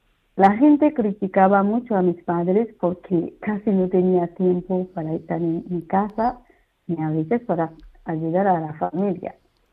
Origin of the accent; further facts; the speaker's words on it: Haiti; soy haitiana.